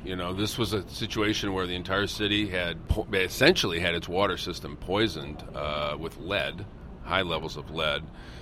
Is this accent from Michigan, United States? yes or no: yes; Flint, Michigan, United States; I think about my hometown of Flint. It's where General Motors was founded.